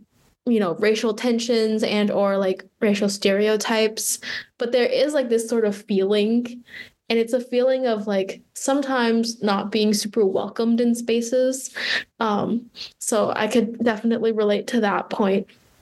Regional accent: Bangkok, Thailand; also born or lived in Bloomington, United States; I grew up in two places. So I grew up in Bloomington, but also in Thailand. So obviously back home in Thailand, we are the majority. So there isn't really like, race wasn't really something that I had on my mind when I was in Bangkok, Thailand.

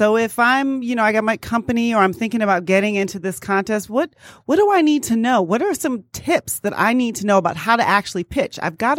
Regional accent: Baltimore, Maryland, United States; also born or lived in Washington, D.C.; I was born in D.C. proper, then grew up in Prince George's County and Baltimore.

